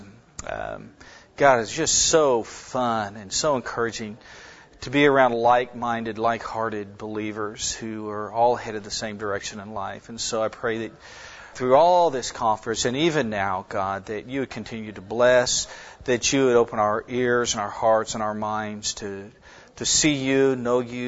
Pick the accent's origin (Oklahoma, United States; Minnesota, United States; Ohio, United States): Oklahoma, United States; Norman; I grew up in Norman, and I was a snot-nosed, rebellious, cantankerous, useless freshman.